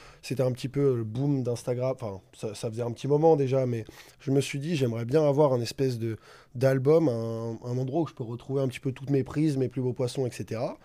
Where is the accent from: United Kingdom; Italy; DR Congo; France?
France; Sauternes, Nouvelle-Aquitaine; Je viens de la Gironde. Je suis au sud de Bordeaux, dans la campagne à Sauterne exactement